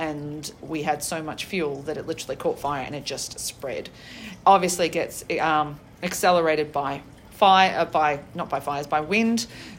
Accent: Australia; growing up in Australia and being exposed to drought a lot of my childhood and experiencing some major bushfires in Australia

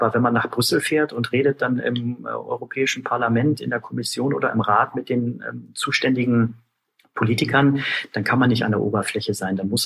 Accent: Berlin, Germany; weil ich natürlich als Berliner einfach nah dran bin an den politischen Themen am Bundestag, an den Regierungen.

